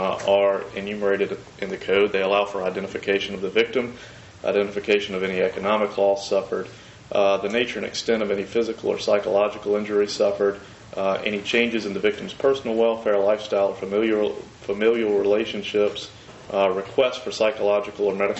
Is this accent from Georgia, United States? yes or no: no; Charlotte County, Virginia, United States; I'm from Charlotte County, Virginia